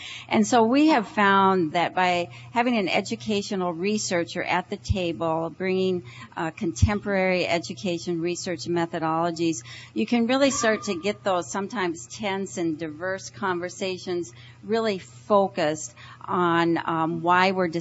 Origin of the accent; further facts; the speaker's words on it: Minneapolis, Minnesota, United States; And I'm from the Minneapolis-St. Paul area in Minnesota.